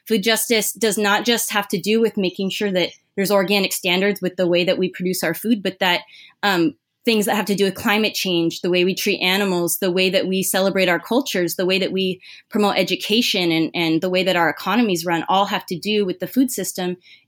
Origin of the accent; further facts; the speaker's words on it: Irvine, California, United States; now in Los Angeles, United States; You know, I grew up in Orange County in Irvine. I went up to school at UC Santa Cruz